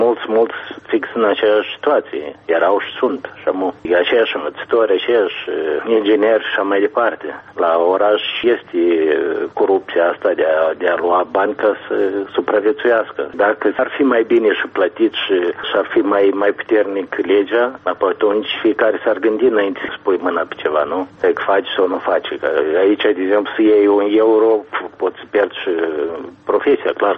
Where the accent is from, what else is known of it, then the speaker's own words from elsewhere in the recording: Moldova; noi, ca moldoveni, încă nu putem să ne arătăm dignitatea noastră, mândria noastră.